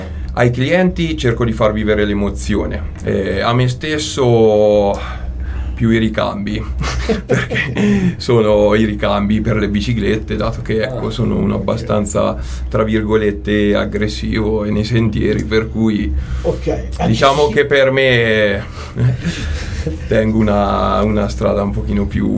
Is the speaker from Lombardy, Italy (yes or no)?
no; Umbertide, Umbria, Italy; born there; Io sono nato a Umbertide e non nel bacino del Trasimeno